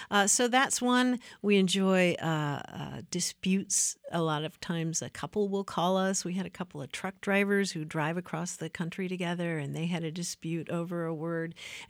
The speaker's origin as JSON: {"language": "English", "region": "Kentucky", "country": "United States", "tie": "born or raised there", "said": "I mean, he lived in New York City for many, many years, and I grew up in Kentucky."}